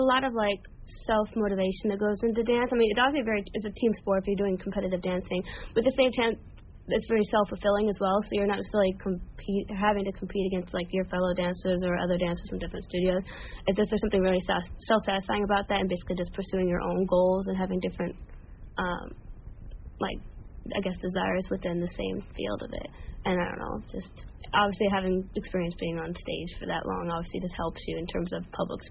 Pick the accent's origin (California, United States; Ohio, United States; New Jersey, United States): California, United States; Moreno Valley; Moreno Valley in Riverside County, mm-hmm. SoCal.